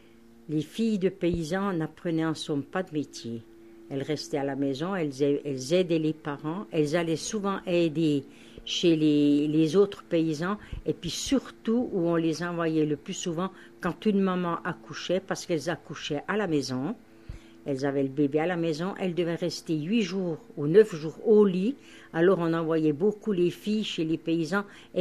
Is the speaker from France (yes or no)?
no; Rouge-Terre, Jura, Switzerland; mais j'étais une fille vermeille. Je suis née au Rouge-Terre le 1er mars 1926 et j'ai fait toutes mes écoles, les 7 années, premièrement, les 7 premières années à l'école au Rouge-Terre, puis la 8e année au pensionnat des Ursulines à Porrentruy.